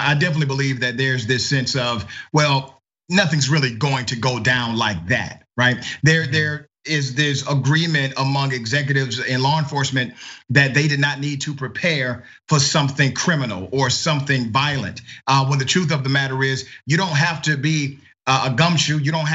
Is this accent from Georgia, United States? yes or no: yes; Georgia, United States; I'm from a hood myself. I'm from Glenwood Road.